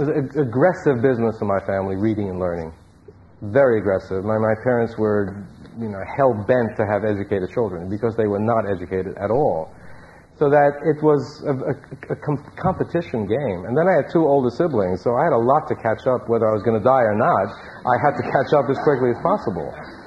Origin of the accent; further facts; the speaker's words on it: Brooklyn, New York, United States; Well, I was born in Brooklyn and lived there till I was 16, and then I moved to New York